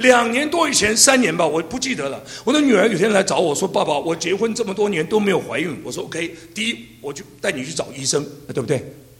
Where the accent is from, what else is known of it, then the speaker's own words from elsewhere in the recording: Guangdong, China; 我们广东人太有福了，